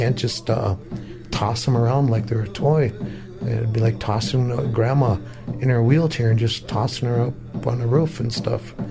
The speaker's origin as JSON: {"language": "English", "town": "Minneapolis", "region": "Minnesota", "country": "United States", "tie": "born or raised there", "said": "I remember when I grew up in Minneapolis, and I was at going to church school, Ascension."}